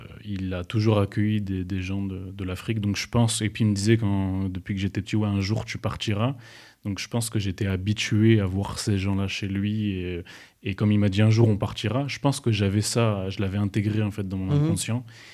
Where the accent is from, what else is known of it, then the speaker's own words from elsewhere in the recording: Mâcon, Bourgogne-Franche-Comté, France; also born or lived in Besançon; Moi, je suis né à Besançon. Mmh. Ensuite, j'ai vécu une dizaine d'années dans la ZUP de Mâcon-Nord, en fait, dans le quartier de Mâcon-Nord. Après, je suis parti une dizaine d'années dans la banlieue sud-ouest de Lyonnaise. C'est une ville qui s'appelle Saint-Genis-Laval.